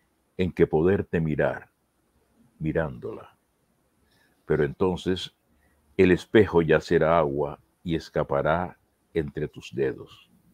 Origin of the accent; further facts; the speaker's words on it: Santa Catalina, Bolívar, Colombia; Yo de niño miraba mucho le comento, en Santa Catalina, donde yo nací, que era un pueblo del Caribe, etcétera, etcétera, no había luz en ese momento